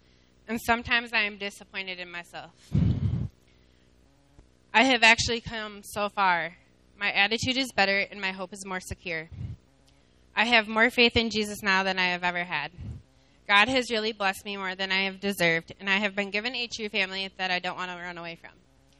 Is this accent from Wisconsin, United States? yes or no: yes; Janesville, Wisconsin, United States; I'm from Janesville.